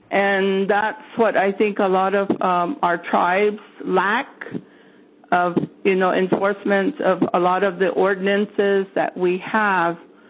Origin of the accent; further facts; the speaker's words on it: Arizona, United States; I'm from Hopi, and we have been struggling with our elder abuse ordinance for over probably going almost on 10 years.